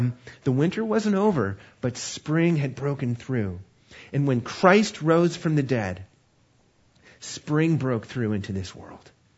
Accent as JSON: {"language": "English", "region": "California", "country": "United States", "tie": "born or raised there", "moved": "yes", "said": "Now, since I grew up in Southern California, I never experienced a real spring until I moved to the East Coast."}